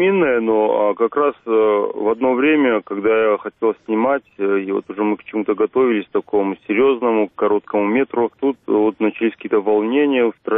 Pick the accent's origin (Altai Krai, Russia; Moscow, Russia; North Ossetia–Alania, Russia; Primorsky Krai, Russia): North Ossetia–Alania, Russia; Vladikavkaz; И, как ни странно, вот в Осетии эта тема была бы непонятна, потому что лично у нас вот в Осетии, во Владикавказе, в Северной Осетии, в Южной Осетии, у нас эта тема непонятна